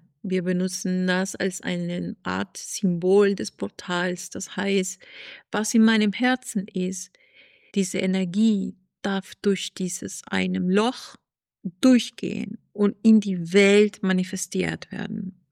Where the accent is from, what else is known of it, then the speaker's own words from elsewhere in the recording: Lima, Peru; German is a second language; ich komme ursprünglich aus Peru. bin ich an die Küste aufgewachsen, aus der Hauptstadt in Lima. Aber meine Eltern auch kommen aus dem Norden und aus dem Süden Perus